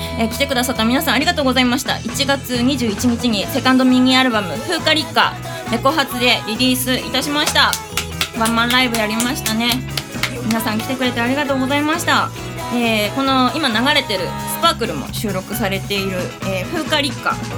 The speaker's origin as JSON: {"language": "Japanese", "region": "Aomori", "country": "Japan", "tie": "born or raised there", "said": "私の地元青森なんですけど、まあ青森ではもうすっかり雪が積もっているんだろうなと思いつつ毎日を過ごしております。"}